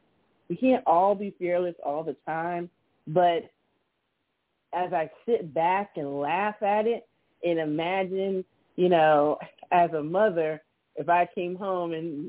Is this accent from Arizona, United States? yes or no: no; Miami, Florida, United States; I remember one day as a kid when I grew up in Miami, Florida, and we had hurricane days.